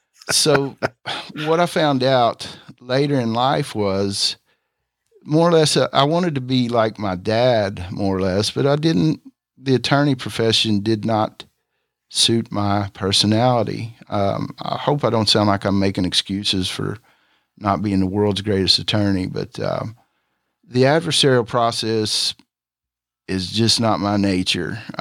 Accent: Vanceburg, Kentucky, United States; My hometown is Vanceburg, Kentucky

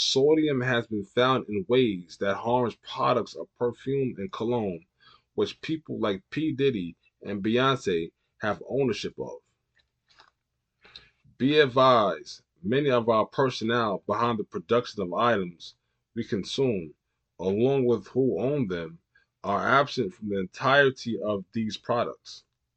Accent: New York, United States; In my hometown, New York, roughly 400,000 New Yorkers lose their jobs through no fault of their own.

